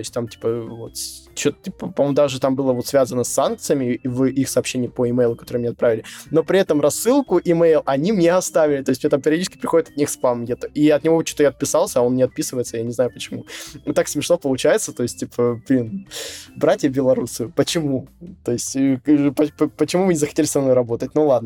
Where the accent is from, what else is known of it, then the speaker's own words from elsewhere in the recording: Russia; сейчас мне как россиянин